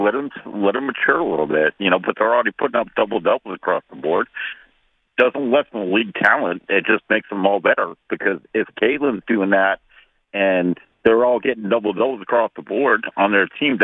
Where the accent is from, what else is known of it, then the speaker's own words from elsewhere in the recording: Boston, Massachusetts, United States; now in Florida, United States; I'm from Boston myself, but I live in Florida.